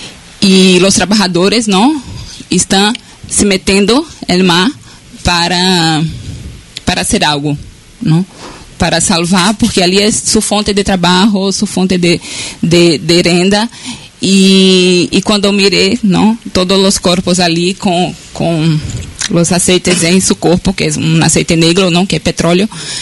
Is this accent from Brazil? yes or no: yes; Brazil; soy de Brasil también.